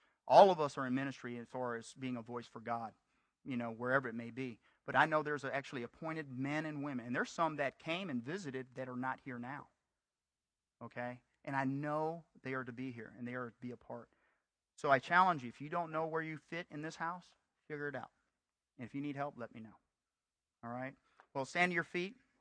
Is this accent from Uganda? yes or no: no; South Korea; accent: Southern American; English is a second language; now in United States; You got a Korean up here preaching to you. Hallelujah. It's amazing, you know. And I sound like I'm from the South.